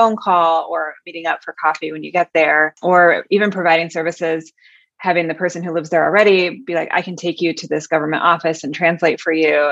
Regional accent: Michigan, United States; moved away as an adult; also born or lived in Japan / Denver; No, I grew up in Michigan, went to school there, and then I moved directly to Japan.

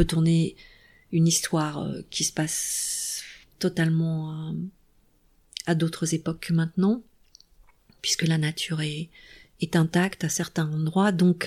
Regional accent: Paris, Île-de-France, France; J'ai aimé Paris je suis une vraie Parisienne. J'ai tourné, travaillé, rencontré beaucoup de gens à Paris.

